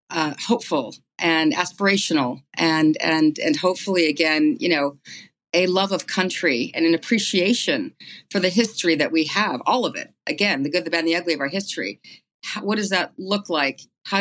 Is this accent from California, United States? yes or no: yes; California, United States; growing up in the Bay Area, I was one of nine kids, and you know, our parks were our recreation.